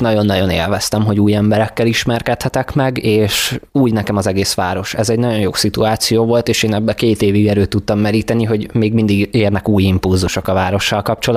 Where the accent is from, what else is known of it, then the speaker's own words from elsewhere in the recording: Budapest, Hungary; now in Kiskunhalas, Hungary; én szeretem a vidéki életet is, de viszont mellette nagyon szeretem a pesti életet is, nagyon szeretem a nyüzsgést, én ugye ebben nőttem föl.